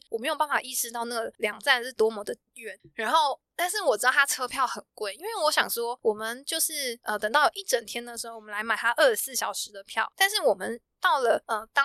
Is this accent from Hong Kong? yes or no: no; Taiwan; 然后我们就说不是，我们是台湾人。